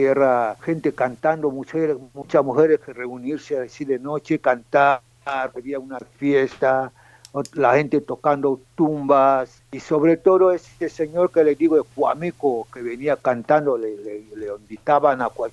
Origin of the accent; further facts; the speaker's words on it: Sone Sassom, Kié-Ntem, Equatorial Guinea; born there; Es verdad, yo nací en Sone Sassom, que es un pueblo de Ebeveyín.